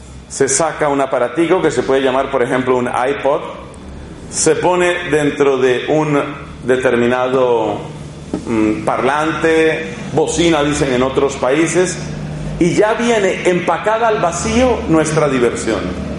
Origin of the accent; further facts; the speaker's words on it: Bogotá, Bogotá D.C., Colombia; A la edad que tengo, ya lo mío son 50 años, a la edad que tengo, yo puedo recordar que en mi infancia y en mi adolescencia, yo todavía conocí en Bogotá, capital de mi país